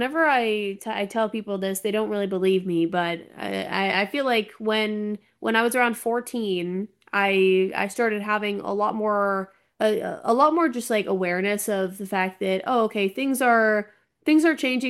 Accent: Las Vegas, Nevada, United States; now in New York City, United States; I'm from Las Vegas, born and raised in Las Vegas, and I'm actually in Vegas right now, but now I live out in New York City.

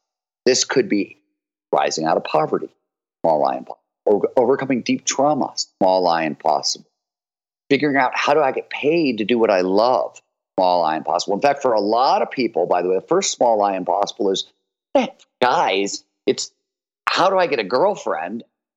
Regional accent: Cleveland, Ohio, United States; I grew up in Cleveland, Ohio. Blue collar era in the 1970s. Steel mill town

